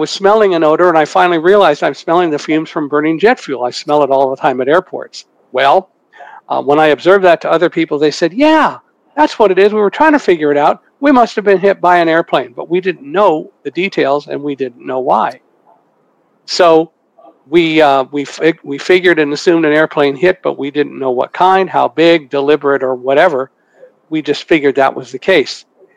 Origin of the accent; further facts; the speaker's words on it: California, United States; But I grew up in California in earthquake country, so I learned early, building moves, habit, go stand in doorway.